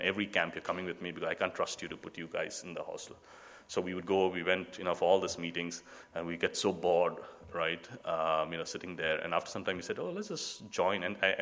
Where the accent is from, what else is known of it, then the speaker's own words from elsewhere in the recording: Nigeria; I grew up in Nigeria for most of my life. I was born and brought up there.